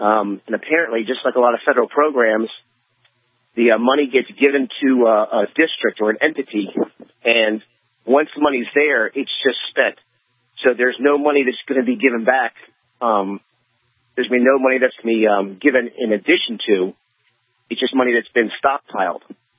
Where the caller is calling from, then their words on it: Delaware, United States; at least I'm calling from Delaware, this state apparently signed on to a race to the top federal program.